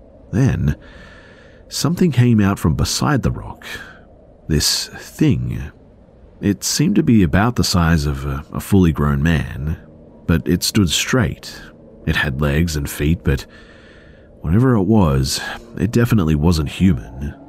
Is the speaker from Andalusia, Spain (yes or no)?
no; Madrid, Community of Madrid, Spain; So I am from Madrid, Spain. My family is from a small mountain city.